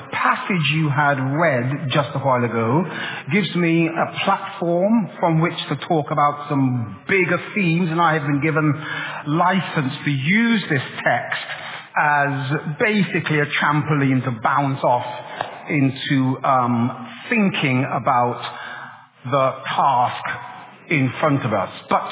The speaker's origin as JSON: {"language": "English", "region": "London", "country": "United Kingdom", "said": "as a Londoner"}